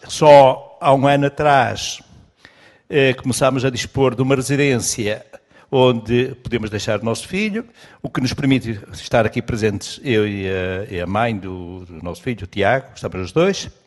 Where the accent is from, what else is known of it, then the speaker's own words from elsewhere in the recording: Coimbra, Centro, Portugal; Eu venho de Coimbra